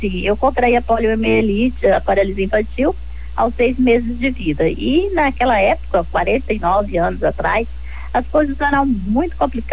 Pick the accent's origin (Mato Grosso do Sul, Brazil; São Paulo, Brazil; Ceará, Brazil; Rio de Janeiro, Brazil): Mato Grosso do Sul, Brazil; Juti; moved away as an adult; now in Naviraí, Brazil; Então, eu nasci em Juti, fui criada até os 18 anos em Juti e depois vim residir em Naviraí. Eu tenho meus pais, moro com a minha mãe, né?